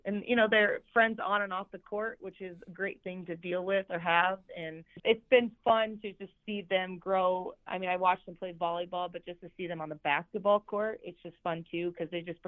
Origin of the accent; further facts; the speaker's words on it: New Providence, Iowa, United States; I'm originally from Eldor, New Providence. It no longer exists. It's called South Hardin now.